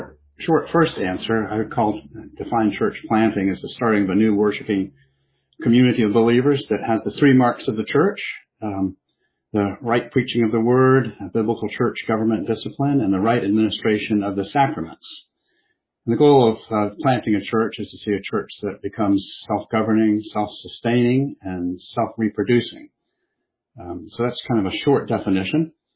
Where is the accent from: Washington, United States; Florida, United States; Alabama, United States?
Florida, United States; Jacksonville; now in Fernandina Beach, United States; I'm speaking to you from Fernandina Beach, Florida. I grew up in Jacksonville.